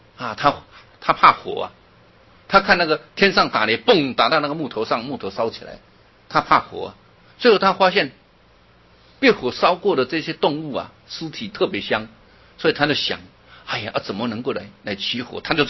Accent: Taiwan; 我们台湾话有一句话说得很好

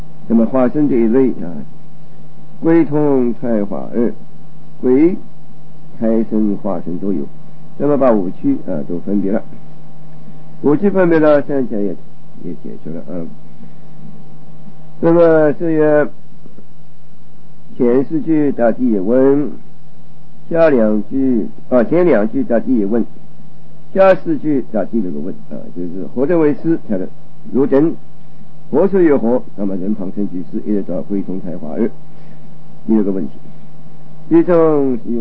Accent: China; 我们是中国人

